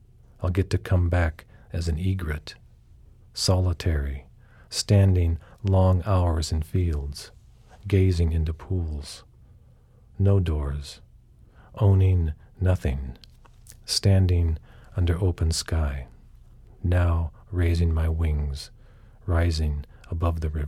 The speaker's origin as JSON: {"language": "English", "region": "California", "country": "United States", "tie": "born or raised there", "said": "I was born in California. I've lived my whole life there when I'm not traveling."}